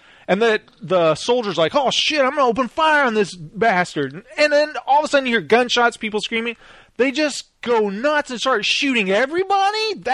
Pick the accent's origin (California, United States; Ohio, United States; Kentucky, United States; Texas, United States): Texas, United States; Lubbock; Japanese Texan from Lubbock, Texas.